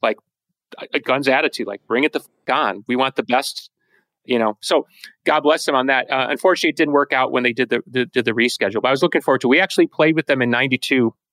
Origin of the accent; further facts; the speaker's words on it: Chicago, Illinois, United States; You Chicago, my hometown.